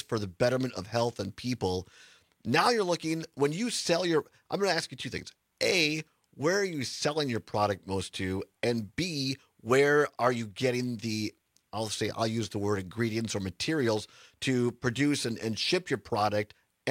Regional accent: Center, Wisconsin, United States; I grew up originally in Center, Wisconsin, a town of 5,000 people.

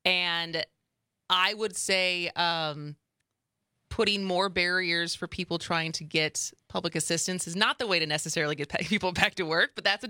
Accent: Wisconsin, United States; like I'm from Wisconsin. I lived away for 17 years. The pandemic brought me back.

